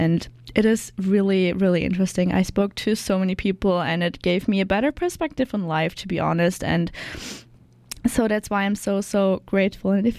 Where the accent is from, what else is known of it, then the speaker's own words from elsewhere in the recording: Germany; because I came here from Germany and I unfortunately go back on Saturday